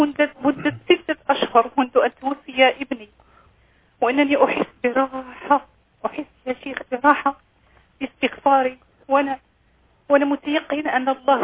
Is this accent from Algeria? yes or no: yes; Algeria; من الجزائر.